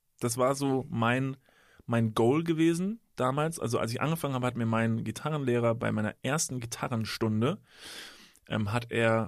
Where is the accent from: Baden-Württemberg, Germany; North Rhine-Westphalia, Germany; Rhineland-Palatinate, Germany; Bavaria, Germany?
North Rhine-Westphalia, Germany; Kevelaer; in Kevela, in meinem Heimatort